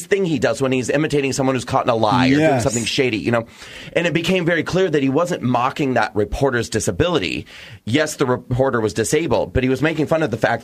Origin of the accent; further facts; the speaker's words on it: Nebraska, United States; Because I grew up in Nebraska, rural Nebraska.